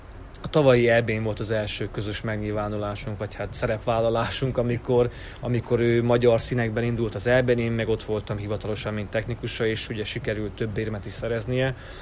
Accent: Miercurea Ciuc, Harghita, Romania; havonta 3 hetet voltam Kazasztánban, 1 hetet otthon Romániában, Csíkszeredában.

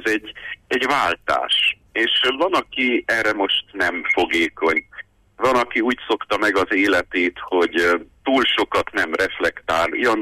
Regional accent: Székely Land, Romania; ugye székely ember vagyok, a székelyek értik, hogy apránként, kicsi lépés, egy kis lépést

